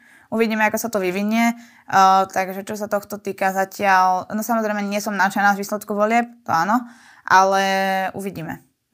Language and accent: Slovak; Kremnica, Banská Bystrica Region, Slovakia; čo som bola doma v Kremnici